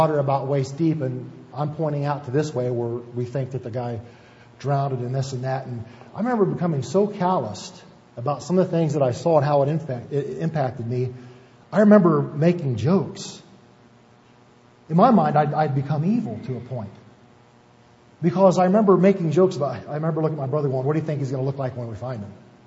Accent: United States; I was a rescue diver for my hometown of Franklin County for, 7 years.

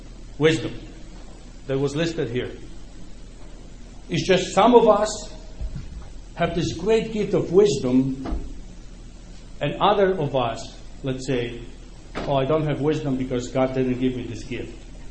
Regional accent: Poland; first language Ukrainian; English is a second language; My first language at home was Ukrainian. I lived in Poland when my first language was Ukrainian. Then when I went to school, actually I lived in Poland. I learned Polish in school.

